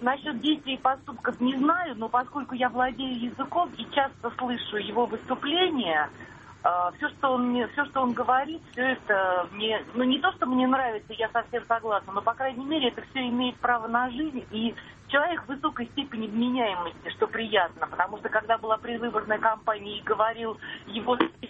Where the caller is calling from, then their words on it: Moscow, Russia; Я из Москвы.